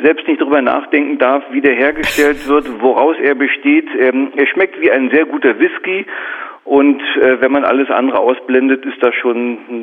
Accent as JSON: {"language": "German", "region": "Berlin", "country": "Germany"}